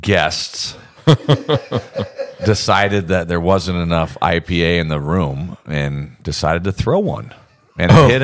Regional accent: Seattle, Washington, United States; I go, "I'm from Seattle area, north of Seattle."

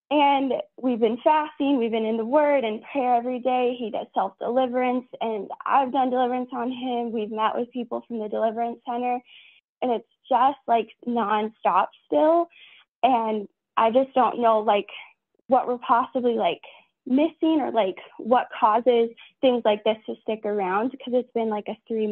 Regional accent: Arizona, United States; I'm from Arizona.

